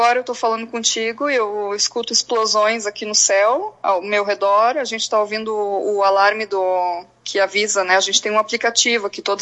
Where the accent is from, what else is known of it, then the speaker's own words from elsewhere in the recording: Garibaldi, Rio Grande do Sul, Brazil; now in Israel; A minha família, minha mãe nasceu em Garibaldi, né? … Eu cresci em Garibaldi, amo Garibaldi, tenho uma proximidade, um laço muito forte com Garibaldi